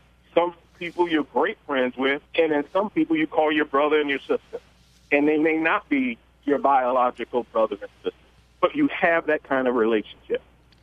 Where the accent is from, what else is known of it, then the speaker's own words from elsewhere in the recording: Jacksonville, Florida, United States; I grew up in Jacksonville, Florida, as most Americans who love sports, as a little chocolate morsel, watching sports on TV